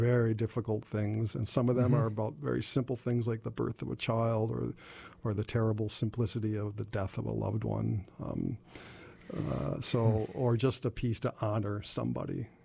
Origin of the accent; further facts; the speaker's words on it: United States; that's how my being an American has affected my music